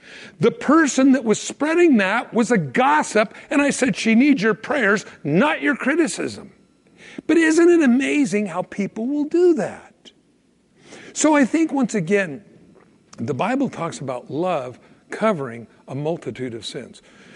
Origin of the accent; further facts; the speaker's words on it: United States; born there; But because I was born in America, my money says in God we trust, I was baptized as a baby, I was christened when I was 8 years old